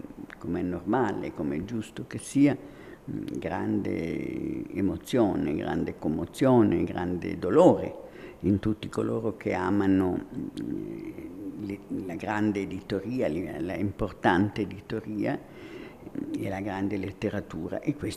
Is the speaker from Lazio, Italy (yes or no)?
yes; Rome, Lazio, Italy; io ho passato la mia adolescenza, la mia infanzia e adolescenza a Roma